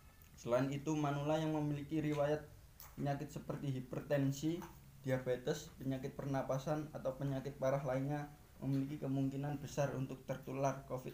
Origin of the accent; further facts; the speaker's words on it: Banyuwangi, East Java, Indonesia; dari Desa Kedungu, Kecamatan Tegal Limo.